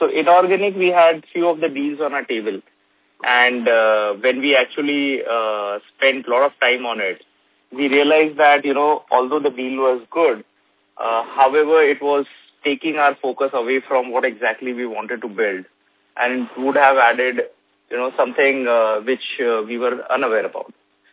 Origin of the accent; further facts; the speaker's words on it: India; we should be proud as Indian that what we have built over the last 15, 20 years is a premium now in a global market.